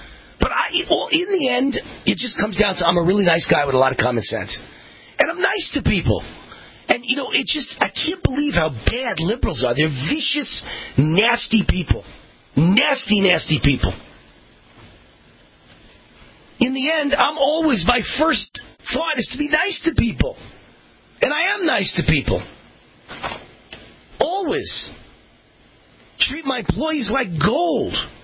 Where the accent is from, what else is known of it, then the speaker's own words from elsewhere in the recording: New York, United States; I'm a New Yorker. I'm Jewish. I took Christ as my Savior.